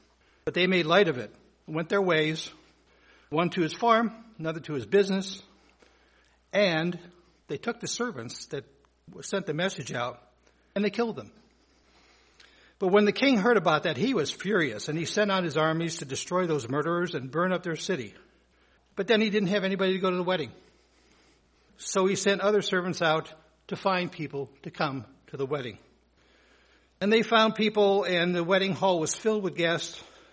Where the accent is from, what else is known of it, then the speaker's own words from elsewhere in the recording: Cleveland, Ohio, United States; And I grew up in Cleveland. No hisses. Cleveland is a sports town